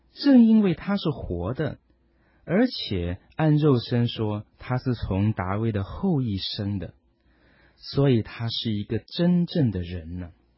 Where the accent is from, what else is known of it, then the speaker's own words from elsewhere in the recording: China; 我们中国人有的喜欢在身上配着玉，玉坠啦，玉镯啊，说是讨个吉祥护身。